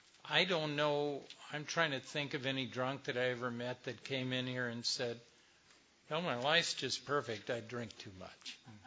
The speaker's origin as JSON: {"language": "English", "region": "Wisconsin", "country": "United States", "tie": "born or raised there", "said": "I grew up in Wisconsin, as I mentioned."}